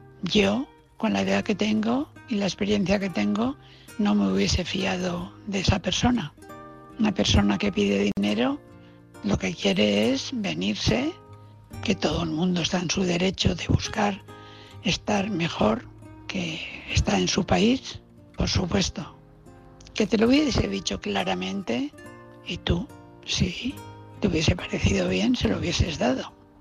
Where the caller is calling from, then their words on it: Valencia, Valencian Community, Spain; de Valencia.